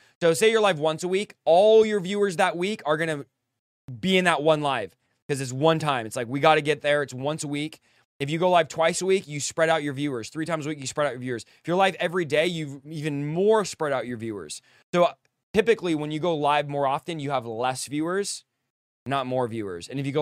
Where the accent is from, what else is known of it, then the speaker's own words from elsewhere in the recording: California, United States; I'm not from Stockton. I live, you know, about 45 minutes to an hour away, but I'm from Central California.